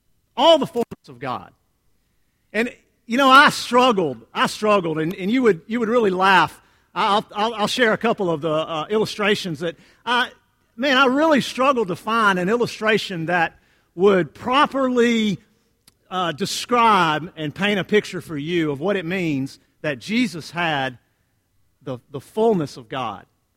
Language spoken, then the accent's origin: English; Mississippi, United States; I'm from Mississippi, so we called them cathead biscuits because they were big as a cat's head.